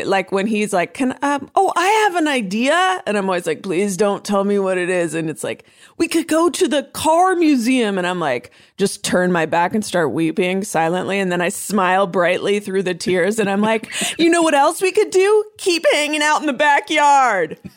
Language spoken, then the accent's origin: English; Oakland, California, United States; I am from, I'm from Oakland. I'm from the Bay Area.